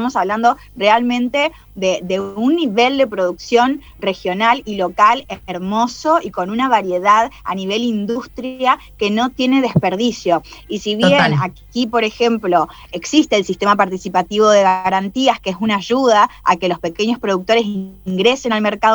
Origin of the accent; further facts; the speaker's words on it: Concepción del Uruguay, Entre Ríos, Argentina; now in Patagonia, Argentina; Tengo muchas ganas de darme una vuelta por Entre Ríos, que es de donde soy. Soy litoraleña de Concepción del Uruguay.